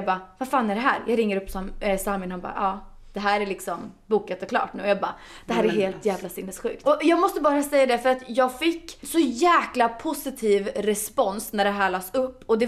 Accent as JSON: {"language": "Swedish", "town": "Östersund", "region": "Jämtland County", "country": "Sweden", "said": "jag har ju ett gig i Östersund, där jag kommer ifrån"}